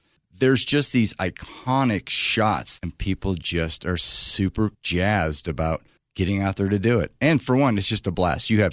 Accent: Reno, Nevada, United States; where are you from? I'm like, oh, Reno, Nevada.

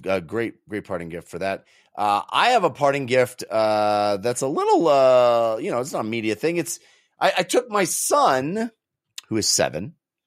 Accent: California, United States; I'm not one of them. I was a California boy. I didn't have ice skating much when I was growing up.

